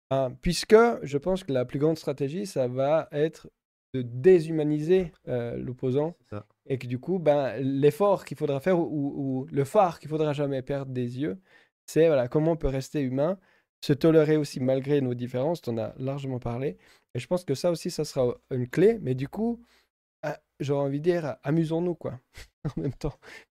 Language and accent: French; Switzerland; qu'est-ce qu'on peut faire en tant que Suisse